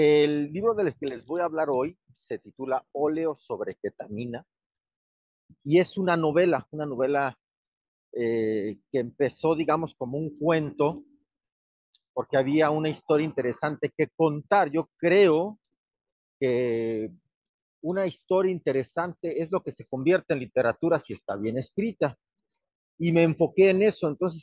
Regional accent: Mexico; soy un escritor mexicano

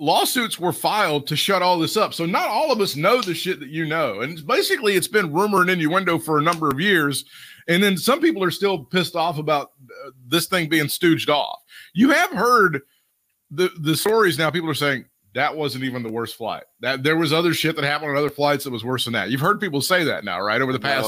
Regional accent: the Carolinas, United States; You and I, our entire lives growing up in the Carolinas, really, when we thought about wrestling

